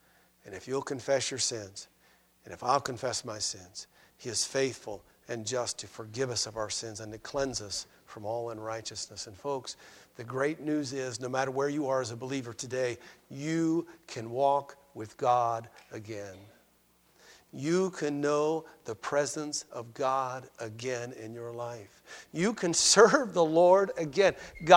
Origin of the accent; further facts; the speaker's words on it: Ireland; but I'm Irish. I've got red hair.